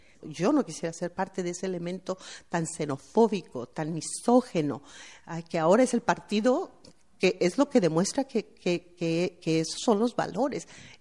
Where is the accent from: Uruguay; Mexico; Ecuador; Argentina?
Mexico; no solamente como inmigrante, porque yo soy inmigrante, pero como mexicana